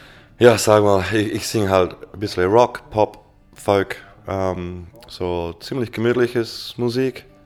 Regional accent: Australia; German is a second language; now in Biberach, Germany; ich wohne zu jetzt die letzte 2,5 Jahre in Deutschland. Ich wohne in Biberach. Ich komme aus Australien.

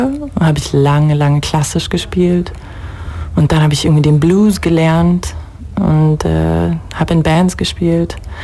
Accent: Delmensingen, Baden-Württemberg, Germany; Ich bin aus Ulm. Ich bin genau genommen sogar aus Delmensingen, was Richtung Laupheim ist. Und ich bin in Ulm zur Schule gegangen, ans Scholl.

